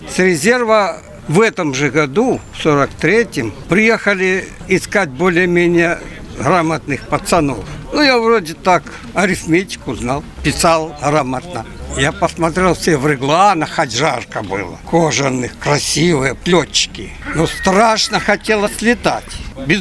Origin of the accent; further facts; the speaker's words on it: Rostov Oblast, Russia; also born or lived in Ukraine; now in Michurinsk, Russia; Долгое время я жил на Украине. У меня там было все. Я сам с Дона, Ростовская область, город Окса. Если вы ездите в Крым, то мимо моего дома проезжаете.